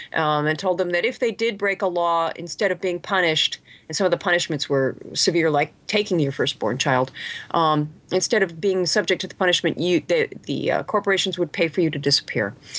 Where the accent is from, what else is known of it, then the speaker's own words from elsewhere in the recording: Superior, Wisconsin, United States; also born or lived in New York / Madison, Wisconsin; Well, I'm from Wisconsin, actually. My entire family still lives in the Midwest. I was actually born in New York, and I like to say that my entire life was moving west because now I live on the Pacific Ocean.